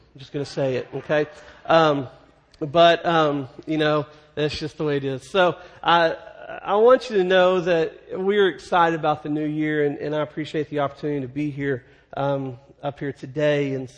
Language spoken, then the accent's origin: English; Dallas, Texas, United States; our yard at our front house where I grew up in Dallas, it was the biggest yard on the block.